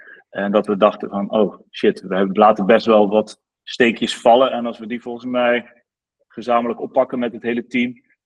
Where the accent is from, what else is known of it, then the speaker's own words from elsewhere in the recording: Nijmegen, Gelderland, Netherlands; now in Rotterdam, Netherlands; geboren in Nijmegen. Op dit moment woon ik zelf in Rotterdam, maar wel geboren en getogen in Nijmegen.